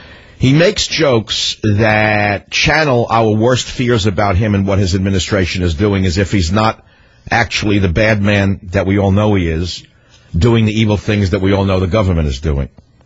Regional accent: United States; born there; I don't know if I'm an American. I know I was born here. I know the hospital I was born in.

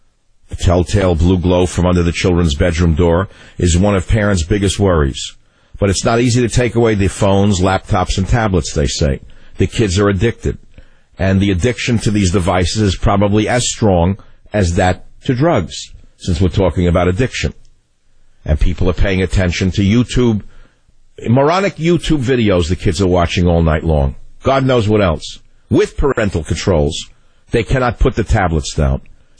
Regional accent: San Francisco, California, United States; So let's go to KSFO in my hometown of San Francisco.

